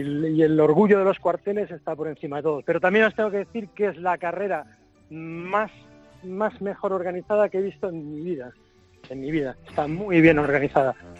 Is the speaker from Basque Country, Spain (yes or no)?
no; Granada, Andalusia, Spain; Yo soy maratoniano y maritoñano, porque soy de Granada.